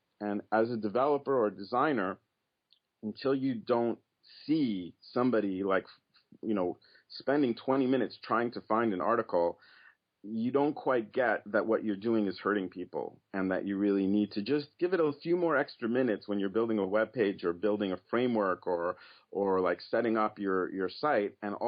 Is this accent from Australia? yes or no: no; Canada; It's like it was in all over Canada, but when I heard that my hometown had it, I'm like, wow, it's like, you know, people you grew up with would be reading the paper.